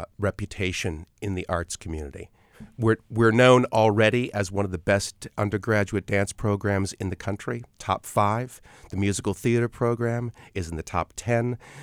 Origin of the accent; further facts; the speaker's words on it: Ohio, United States; born there; now in Pittsburgh, United States; And Pittsburgh, I was born in Ohio, and Pittsburgh is a city that I know very well.